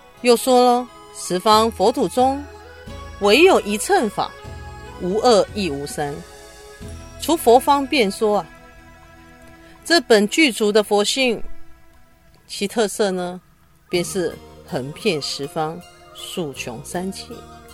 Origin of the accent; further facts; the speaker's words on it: United States; 就如同我们美国人在中途岛的事件一样